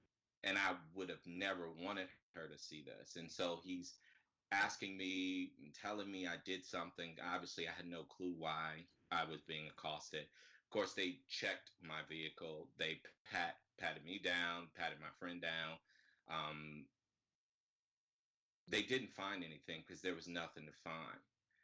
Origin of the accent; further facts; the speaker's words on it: Detroit, Michigan, United States; So I'm actually from Detroit, Michigan. That's where I was born and reared.